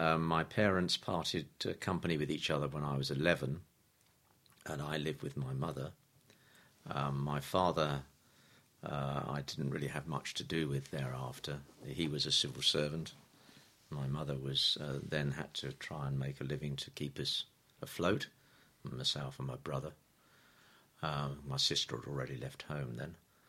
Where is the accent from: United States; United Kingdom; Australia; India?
United Kingdom; Tatsfield, South East England; born there; I was born in Tatsfield in Kent, 7th of March 1945.